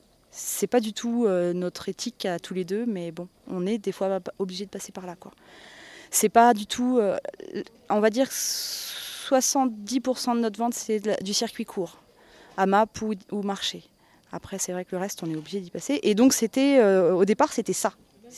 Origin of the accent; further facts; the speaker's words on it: Brittany, France; Je viens de Bretagne. Enfin, je suis bretonne parisienne. On est dans la Loire depuis 4 ans et demi maintenant.